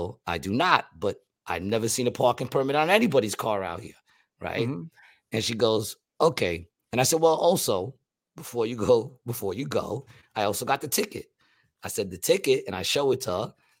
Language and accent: English; New York, United States; Listen, I'm from New York.